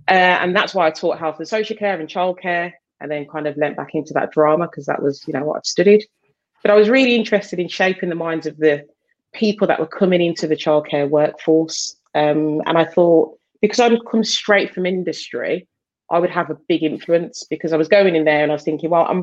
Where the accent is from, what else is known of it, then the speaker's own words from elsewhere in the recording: Birmingham, West Midlands, United Kingdom; accent: Brummy; where I am, which is in Birmingham, if people can't tell by my Brummy 0121 accent